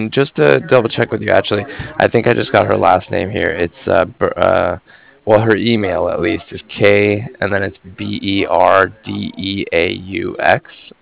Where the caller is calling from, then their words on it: Cardiff, Wales, United Kingdom; And I'm calling from Cardiff.